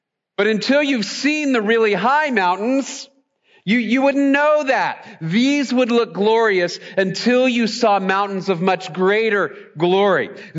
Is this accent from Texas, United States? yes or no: yes; Dallas, Texas, United States; They were the first mountains that I ever really experienced because, again, I grew up in Dallas. There's not any mountains in the Dallas area.